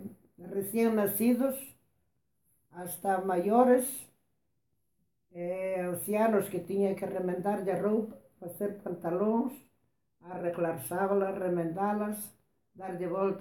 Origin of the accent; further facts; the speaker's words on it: Dorrón, Galicia, Spain; De Dorrón.